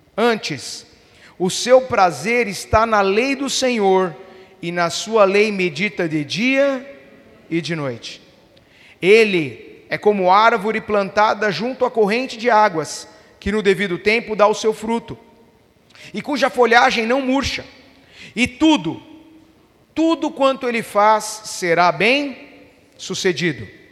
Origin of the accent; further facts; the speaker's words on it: Brazil; Agora, nós como bons brasileiros, o que a gente costuma fazer? Principalmente brasileiro.